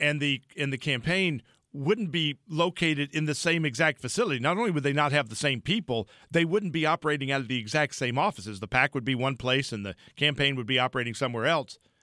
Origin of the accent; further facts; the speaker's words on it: Knoxville, Tennessee, United States; And I'm going, wait a minute, I know what, I'm from Knoxville, I know that building.